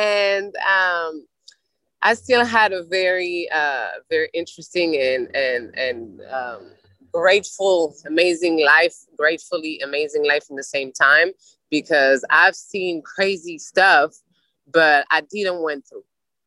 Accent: Sevran, Île-de-France, France; So born and raised in Paris, France is so different. I'm born and raised in what we call the hood. I'm from 93 District Sevran.

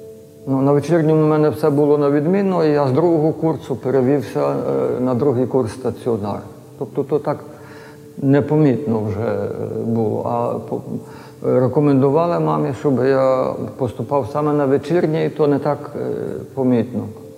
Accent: Lviv, Lviv Oblast, Ukraine; Народився в Львові, поступив в перший клас в такому-то році, не пишучи де.

